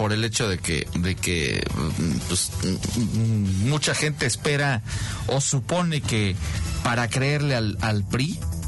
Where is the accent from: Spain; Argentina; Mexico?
Mexico; como buenos mexicanos, dejamos todo para el final.